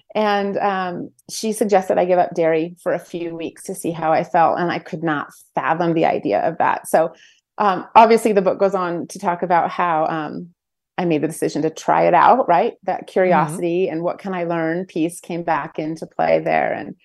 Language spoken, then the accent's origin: English; Idaho, United States; So even though I left, and honestly, I was a little afraid to tell people I was from Idaho, because no one understood how beautiful and amazing the state is.